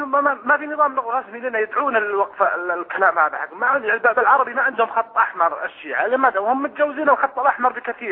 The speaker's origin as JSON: {"language": "Arabic", "country": "Saudi Arabia", "said": "أنا من السعودية"}